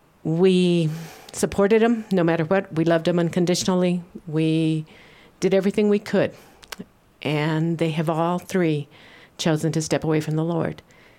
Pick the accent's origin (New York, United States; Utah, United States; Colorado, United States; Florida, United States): Colorado, United States; Colorado Springs; I'm from Colorado Springs.